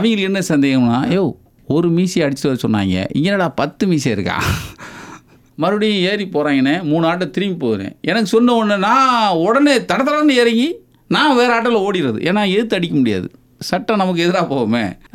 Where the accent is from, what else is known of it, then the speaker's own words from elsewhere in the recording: Aruppukkottai, Tamil Nadu, India; எங்கள் ஊர் கமுதி அருப்புக்கோட்டை, என்னுடைய சொந்த ஊர் அருப்புக்கோட்டை